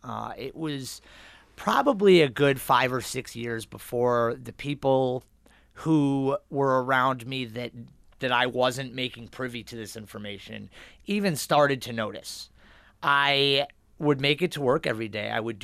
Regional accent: Pittsburgh, Pennsylvania, United States; now in Rochester, United States; I grew up in Pittsburgh. Lived there my whole life.

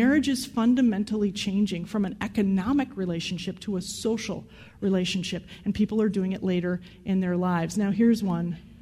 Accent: Madison, Wisconsin, United States; Chicago just sucked Oscar Mayer out of my hometown of Madison, Wisconsin.

